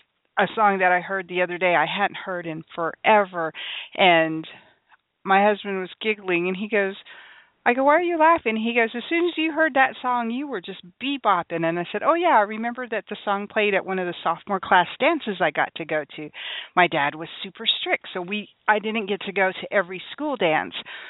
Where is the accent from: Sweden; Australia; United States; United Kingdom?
United States; San Antonio, Texas; I fell down trying to dance … on roller skates at the roller rink growing up in San Antonio.